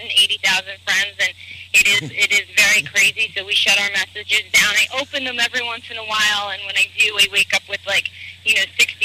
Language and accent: English; New York, United States; We all met out here, and we're all born and raised in New York.